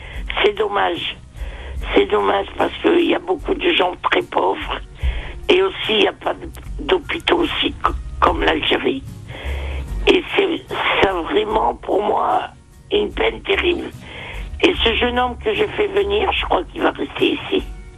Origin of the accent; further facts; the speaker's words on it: Tunisia; Parce que moi, je viens de Tunisie, ça fait un petit moment.